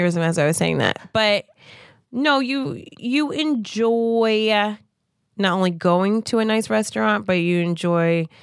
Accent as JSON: {"language": "English", "region": "New Jersey", "country": "United States", "said": "I'm from Jersey."}